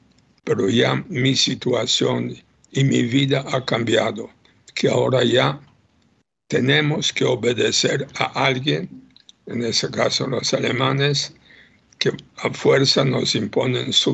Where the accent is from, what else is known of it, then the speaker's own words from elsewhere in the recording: Łódź, Łódź Voivodeship, Poland; llegan a Lodz, mi ciudad natal